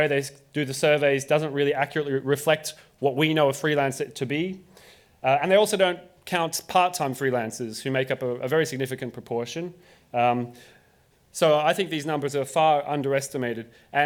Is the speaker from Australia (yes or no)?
yes; Australia; now in Berlin, Germany; I come from Australia, but I live in Berlin. Ich kann auch Deutsch reden